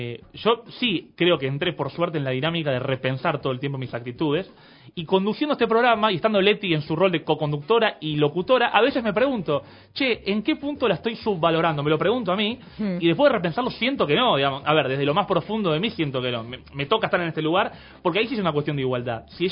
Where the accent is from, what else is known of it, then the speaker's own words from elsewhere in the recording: Argentina; qué solidarios somos los argentinos.